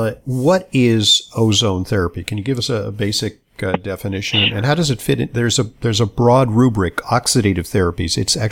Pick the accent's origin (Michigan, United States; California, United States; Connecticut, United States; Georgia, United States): California, United States; Los Angeles; I mean, if you breathe ozone, I mean, I grew up in Los Angeles.